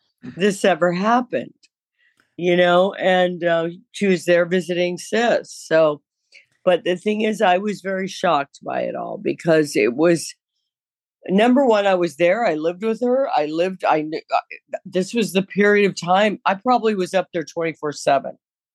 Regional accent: New York, United States; Because I'm a New Yorker, too.

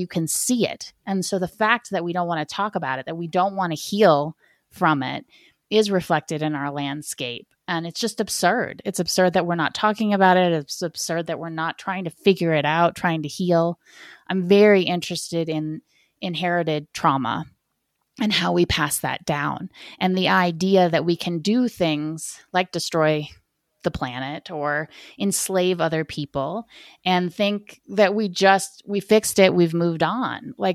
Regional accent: Ohio, United States; I grew up in Ohio where the trees, you know, it was completely tree covered, and now it's not.

